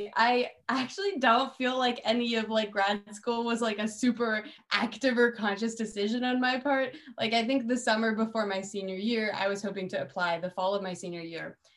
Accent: New Hampshire, United States; I landed in Logan Airport, and I'm from New England. I'm actually from New Hampshire

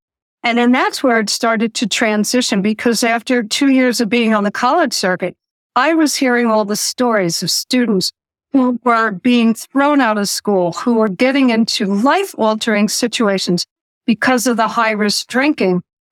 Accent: New Jersey, United States; I have been chased down the street by cars full of guys growing up in New Jersey, right outside of New York City.

